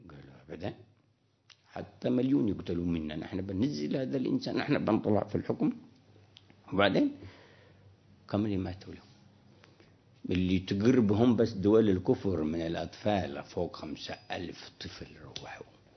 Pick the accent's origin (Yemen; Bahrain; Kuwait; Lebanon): Yemen; عندنا في اليمن